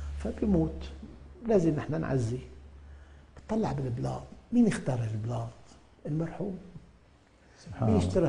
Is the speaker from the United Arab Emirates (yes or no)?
no; Syria; born there; also born or lived in Sham; أنا ولدت في الشام، سافرت إلى أمريكا، إلى أستراليا، إلى أوروبا